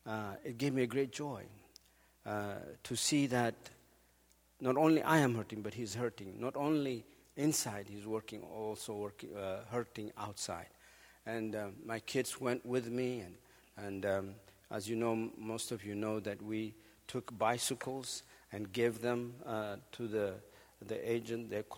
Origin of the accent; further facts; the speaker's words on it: Ethiopia; I know most of you know that I come from Ethiopia